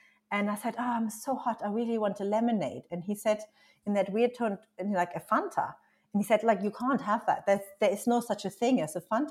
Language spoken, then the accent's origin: English; Germany; I'm from Germany, and in West Germany, that was in the 80s, the land of plenty.